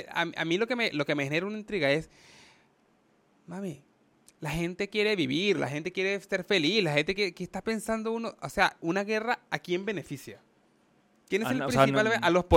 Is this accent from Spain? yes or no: no; Venezuela; moved away; nosotros que venimos saliendo de Venezuela